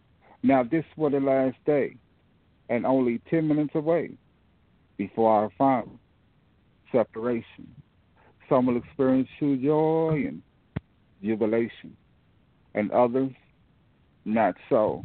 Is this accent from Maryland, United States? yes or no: yes; Fort Washington, Maryland, United States; I'm from Fort Washington. I live in Fort Washington, Maryland.